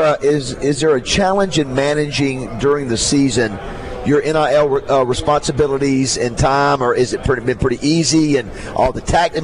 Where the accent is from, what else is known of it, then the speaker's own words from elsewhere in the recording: Florida, United States; I was from the Panhandle, so it's a lot closer to.